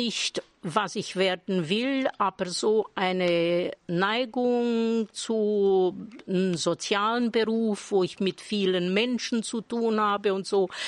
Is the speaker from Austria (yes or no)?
no; Cenade, Alba County, Romania; Ich bin nach Kleinschelken noch als kleines Schulmädchen gekommen in die 5. Klasse, weil es in meinem Heimatort Scholten keine deutsche Oberstufe gab.